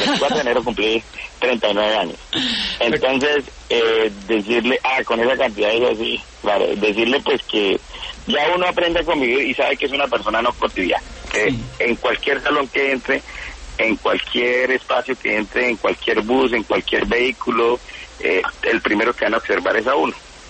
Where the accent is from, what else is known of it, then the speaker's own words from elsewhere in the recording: Casanare, Colombia; decidí regresar a mi pueblo, a mi departamento, el departamento de Casanare